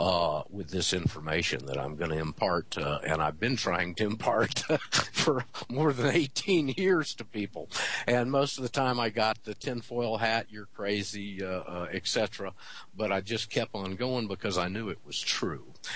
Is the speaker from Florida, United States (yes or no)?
yes; Panama City, Florida, United States; I was a smacky mouth radio disc jockey in my hometown of Panama City, Florida.